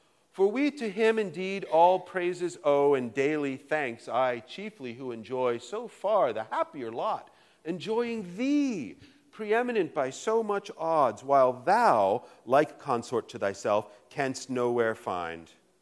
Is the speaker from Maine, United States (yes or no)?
no; Roanoke, Virginia, United States; I'm sorry, I'm from Roanoke. I can't help that.